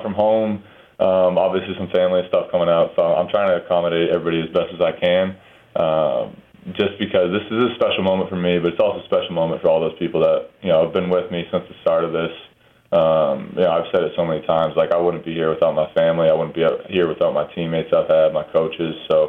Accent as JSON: {"language": "English", "region": "Massachusetts", "country": "United States", "tie": "born or raised there", "said": "like I grew up outside of Boston."}